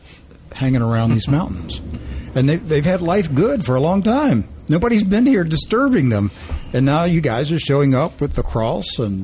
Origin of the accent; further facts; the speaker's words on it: Maryland, United States; I grew up in Western Maryland, and the Moravians were very prominent in Maryland, Pennsylvania, in that region.